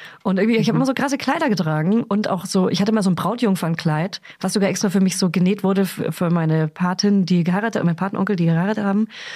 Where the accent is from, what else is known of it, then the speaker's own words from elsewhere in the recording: Hof, Bavaria, Germany; Ich komme aus Hof oder aus Beihof und da saßen die amerikanischen Soldaten